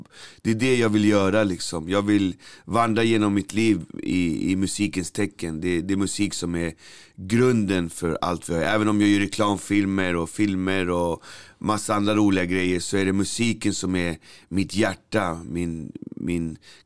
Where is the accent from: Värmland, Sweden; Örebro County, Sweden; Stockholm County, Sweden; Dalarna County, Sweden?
Stockholm County, Sweden; Albyberget; born or raised there